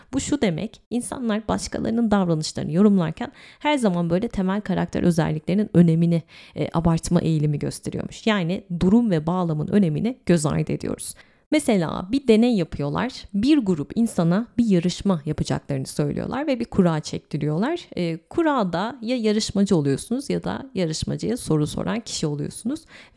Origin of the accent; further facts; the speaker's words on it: Izmir, İzmir, Turkey; born there; sadece aynı şehirde doğmuşuz, İzmir'de doğmuşuz, yani tek ortak noktamız bu. Çamaşır suyuna klorak diyoruz. İnsanları sinir ediyoruz. Simide gevrek diyoruz